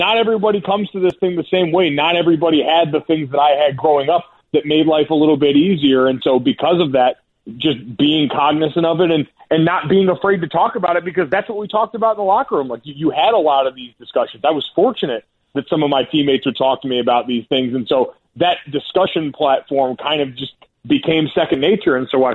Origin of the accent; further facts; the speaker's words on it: Avon, Connecticut, United States; Like, I came from an area growing up in Avon, Connecticut that's super homogenous, right? Like, everybody looked like me. Everyone came from pretty much the same background.